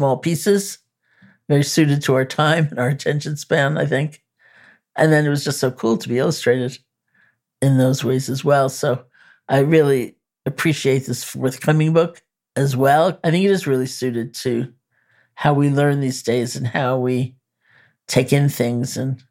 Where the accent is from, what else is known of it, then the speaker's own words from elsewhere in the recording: New York, United States; Like, I'm a New Yorker.